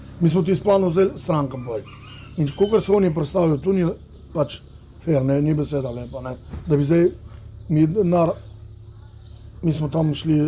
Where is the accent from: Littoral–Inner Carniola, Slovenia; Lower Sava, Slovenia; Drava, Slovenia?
Lower Sava, Slovenia; Krško; Ni pa z naše strani iz Krškega, ni pa to iz Krškega, ne. Pač. Ja. Mi smo iz Krška dolači